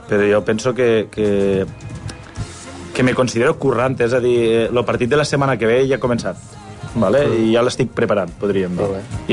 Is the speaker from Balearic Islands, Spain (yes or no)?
no; Tortosa, Catalonia, Spain; Jo sóc de Tortosa, m'agradaria, no? L'equip del poble